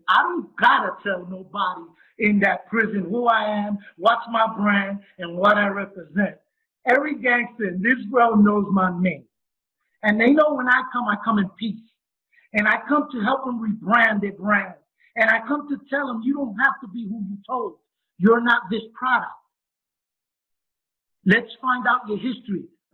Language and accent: English; New York, United States; because I'm from New York, you become my credible messenger